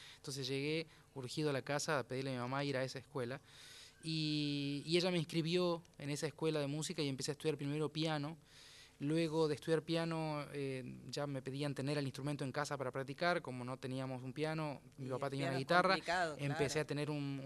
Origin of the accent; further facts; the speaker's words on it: Jujuy, Argentina; now in Buenos Aires, Argentina; Por la pandemia, habré venido unos 2 años antes, y luego por la pandemia volví a Jujuy y ahora regresé.